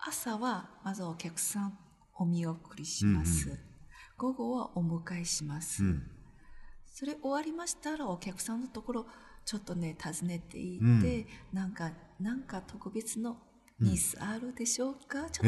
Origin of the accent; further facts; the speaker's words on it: China; Japanese is a second language; 私はやっぱり中国人ですから日本の特に旅館文化はあんまりわからないですので、